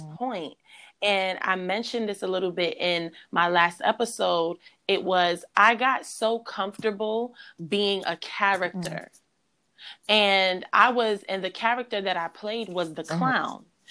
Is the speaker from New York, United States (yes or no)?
yes; New York, United States; And for me, I always used to think that, because growing up in New York, we're always on the defense.